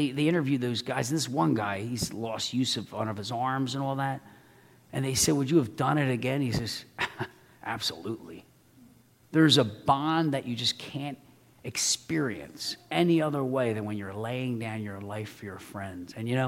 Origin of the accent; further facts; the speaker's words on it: United States; I was sent here to defend the interests of America. I'm an American.